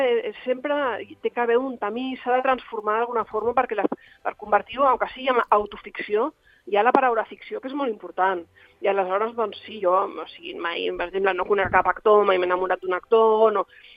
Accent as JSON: {"language": "Catalan", "region": "Catalonia", "country": "Spain", "first_language": "Catalan", "said": "i mira que sóc catalana i sóc totalment bilingüe"}